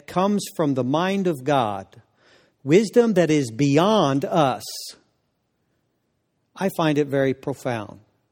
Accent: Kansas, United States; She was in Albany, New York. I was from Kansas.

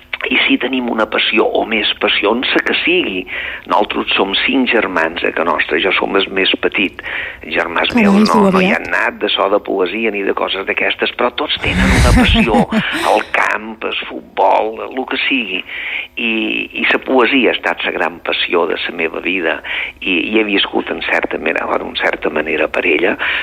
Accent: Balearic Islands, Spain; jo som menorquí

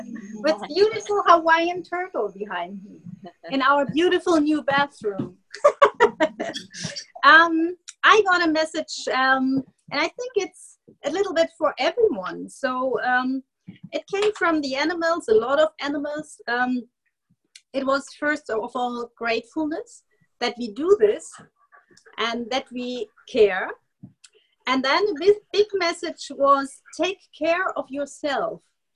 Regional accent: Italy; from Italy

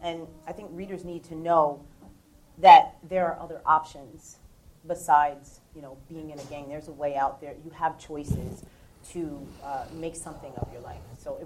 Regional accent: Newark, New Jersey, United States; Especially where I come from. I was born in Newark, New Jersey, and I clearly remember a lot of these problems happening.

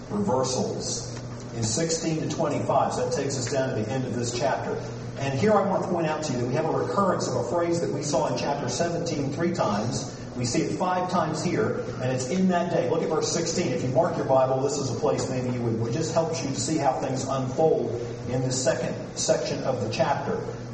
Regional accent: United States; And I'm as proud an American as you are

